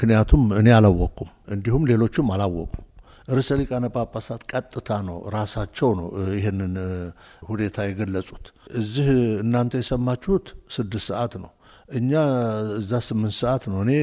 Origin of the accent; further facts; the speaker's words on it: Chelelqa, Hararghe, Ethiopia; እርግጥ ነው እኔ የተወለድኩት በሐረር ክፍለ ሀገር ጨረለቃ የሚባል ቦታ ላይ ነው። እዛ ወረዳ ነው እዛ ነው የተወለድኩት።